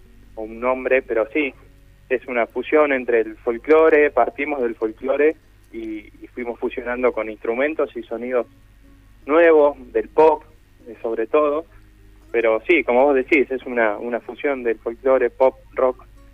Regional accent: Coronel Pringles, Buenos Aires Province, Argentina; now in Buenos Aires, Argentina; Yo soy de Coronel Pringles, que es provincia de Buenos Aires al sur, pero ya nos conocimos y hace muchos años que estamos viviendo en Capital Federal.

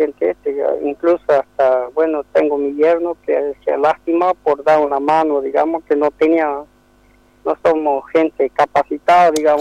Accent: Tartagal, Salta, Argentina; Somos nativos de Tartagal, hemos nacido aquí, bueno, somos gente ya que se hemos criado en situaciones más difíciles

